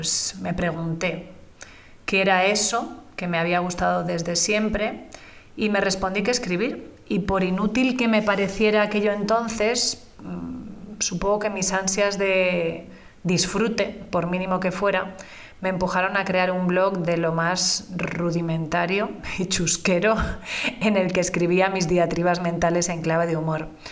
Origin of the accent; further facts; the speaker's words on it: Barcelona, Catalonia, Spain; born there; Nací en el 73, en Barcelona